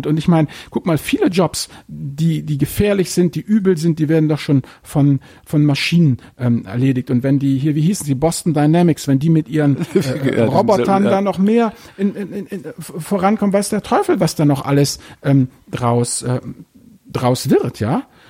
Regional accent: Hamburg, Germany; ich muss jetzt hier mal als Hamburger doch mal hier ein maritimes Beispiel bringen.

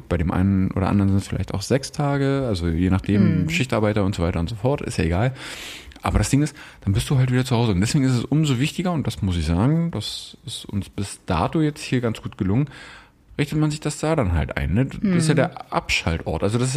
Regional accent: Berlin area, Germany; ich komme aus dem Berliner Raum

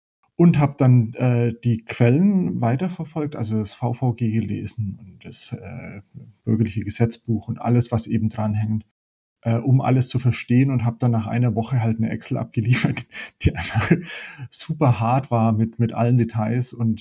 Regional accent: Nuremberg, Bavaria, Germany; born there; Ich bin gebürtiger Nürnberger. Das hört ihr zwar nicht, weil ich also ich habe tatsächlich kein Dialekt, aber eine dialektale Färbung natürlich.

